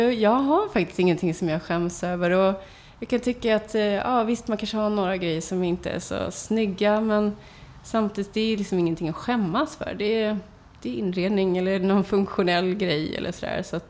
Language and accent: Swedish; Västra Götaland County, Sweden; Vi har ett landställe som ligger i Västergötland där jag kommer ifrån.